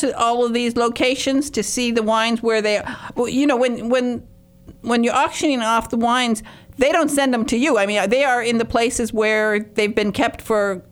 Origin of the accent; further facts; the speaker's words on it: United States; Now, being an American, I had no idea what Calvados was